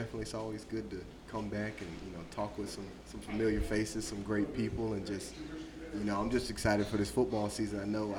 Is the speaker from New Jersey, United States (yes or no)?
no; Waycross, Georgia, United States; From Waycross, Georgia, I get up to Furman, I'm like, yeah, I'm from Waycross, you know, Waycross Blackshear. They're like, where? I'm like, you said it, yeah, Ware County.